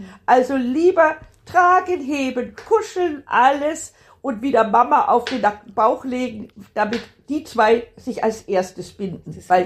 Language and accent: German; Bavaria, Germany; wie man bei uns in Bayern sagt.